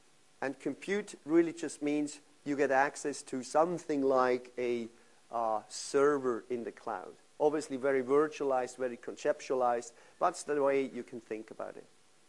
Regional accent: Switzerland; English is a second language; But I'm coming from Switzerland, and just imagine when we have two weeks of nice weather in a row, then this is an exception of a century.

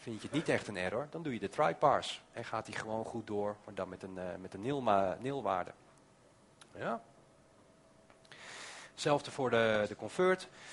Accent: Netherlands; Ik weet dat er commas in staan, maar ik ben een Nederlander.

